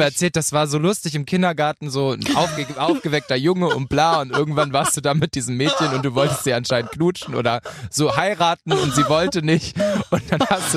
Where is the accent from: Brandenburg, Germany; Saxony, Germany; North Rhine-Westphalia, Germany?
North Rhine-Westphalia, Germany; Paderborn; Also ich komme ja aus Paderborn, ja, erzkonservativ. Ich liebe Paderborn. Ich komme auch gerne immer wieder zurück.